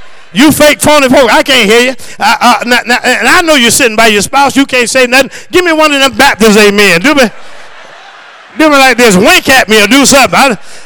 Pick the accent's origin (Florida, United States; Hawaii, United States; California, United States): Florida, United States; Tallahassee; I grew up, I'm 55 years old, and when I grew up in Tallahassee, Florida, we didn't have nothing but the Dolphins.